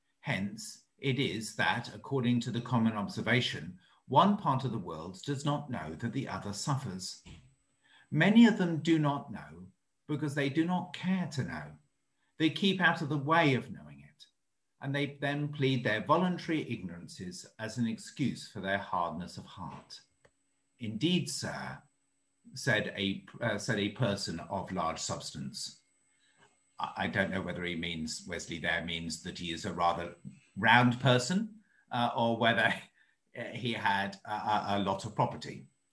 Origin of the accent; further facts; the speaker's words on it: King's Lynn, East of England, United Kingdom; So I grew up near King's Lynn.